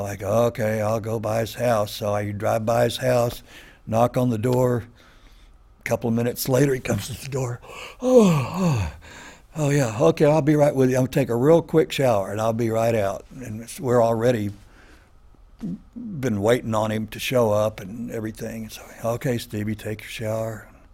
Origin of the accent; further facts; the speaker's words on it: Austin, Texas, United States; also born or lived in Los Angeles; and then when I moved to Los Angeles and people found out I was from Austin, oh, well, you play blues, you're from Austin